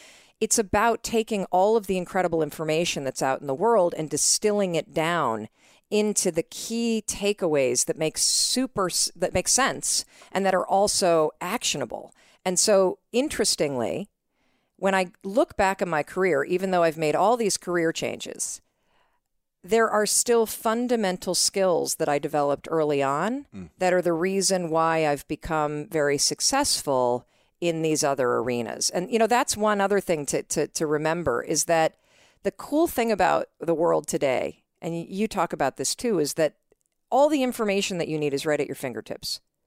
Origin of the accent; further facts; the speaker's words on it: Michigan, United States; So I grew up in Western Michigan.